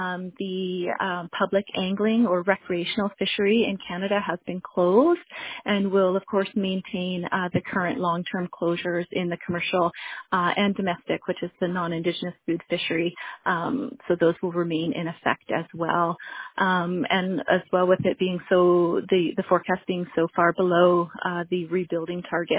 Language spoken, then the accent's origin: English; Huslia, Alaska, United States; I'm from Huslia